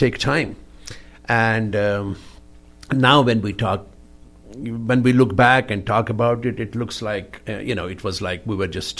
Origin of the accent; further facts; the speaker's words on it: Jammu and Kashmir, India; I'm from Kashmir.